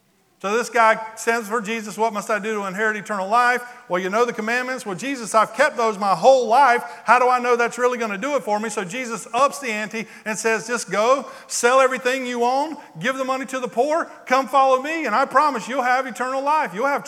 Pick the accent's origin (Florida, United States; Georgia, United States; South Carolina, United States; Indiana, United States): South Carolina, United States; I grew up in South Carolina